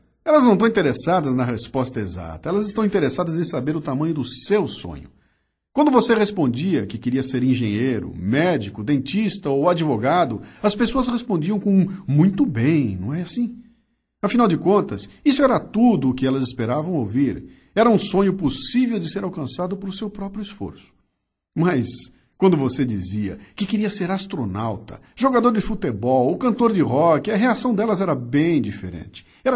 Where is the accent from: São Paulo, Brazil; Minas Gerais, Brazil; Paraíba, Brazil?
São Paulo, Brazil; Bauru; Quando eu era moleque caipira em Bauru, eu sonhei em ser astronauta quando crescesse.